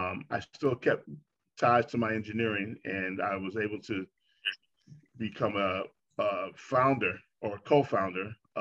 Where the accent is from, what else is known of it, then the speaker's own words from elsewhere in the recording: Brooklyn, New York, United States; But, you know, growing up in Brooklyn taught me a lot.